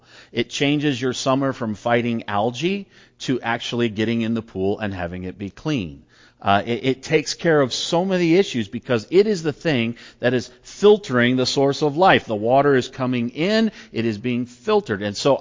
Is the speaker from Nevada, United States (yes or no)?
yes; Fallon, Nevada, United States; Years ago, I went home to my hometown, Fallon, Nevada